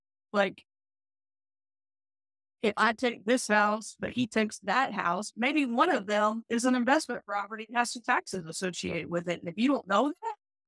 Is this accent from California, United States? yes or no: no; Tennessee, United States; moved away as an adult; also born or lived in North Carolina; You know, I'm from Tennessee originally, but I've lived in North Carolina since I was 18.